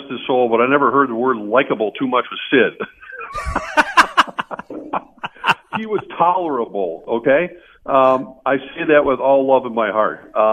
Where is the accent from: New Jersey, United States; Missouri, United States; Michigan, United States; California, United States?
Missouri, United States; St. Louis; Because look, when I grew up in St. Louis, WCCO radio was on in my house 24 hours a day.